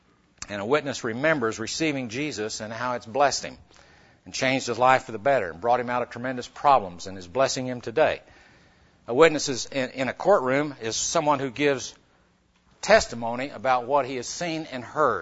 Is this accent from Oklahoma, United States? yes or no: yes; Oklahoma City, Oklahoma, United States; I'm a businessman from Oklahoma City